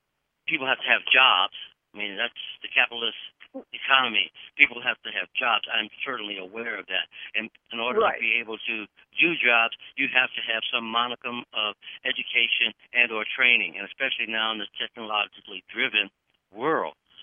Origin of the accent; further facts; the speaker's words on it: California, United States; In California, and everyone knows I'm from California